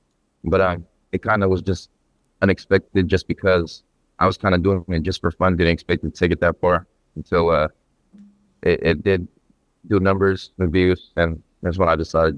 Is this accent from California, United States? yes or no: yes; Stockton, California, United States; I grew up in Stockton, California, which in a neighborhood where, you know, there's a lot going on. But as for the household, it was very traditional. Both my parents are very traditional Filipino, old school.